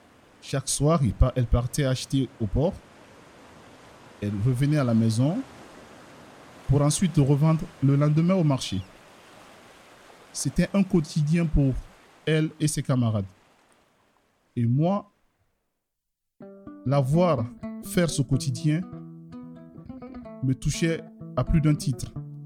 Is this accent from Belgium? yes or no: no; Kamsar, Boké, Guinea; Pendant mon enfance à Kamsar, une ville située au nord de la capitale Conakry, en Guinée, au bord de l'océan Atlantique.